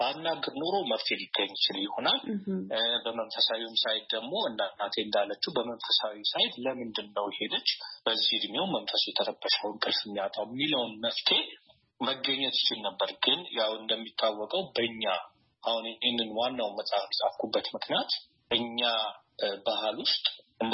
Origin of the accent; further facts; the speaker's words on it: Addis Ababa, Ethiopia; born there; የተወለድኩት አዲስ አበባ ነው።